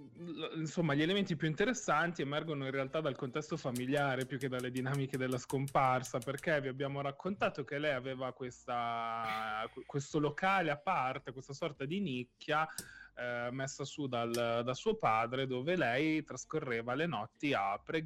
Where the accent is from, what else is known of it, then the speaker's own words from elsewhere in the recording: Villasanta, Lombardy, Italy; Anteprima, siamo a Villa Santa, quindi... qua, insomma, dalle mie parti, sì, scusate, nel senso delle mie parti, siamo a Villa Santa